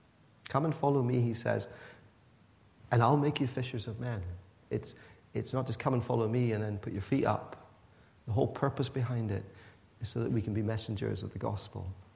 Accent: Pakistan; born there; also born or lived in Scotland, United Kingdom; So I didn't really belong in Pakistan, although I was born there, because my parents were Scottish. And yet I didn't belong in Scotland, though I went to school here, because I was born in Pakistan.

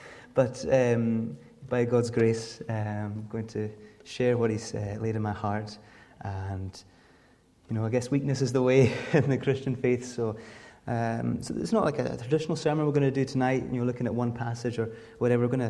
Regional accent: Scotland, United Kingdom; accent: Outer Hebrides; I was brought up on the Isle of Lewis, hence my accent, which I've been told is now fading away. But if I put it on a bit stronger, you can see that I'm definitely from the Outer Hebrides.

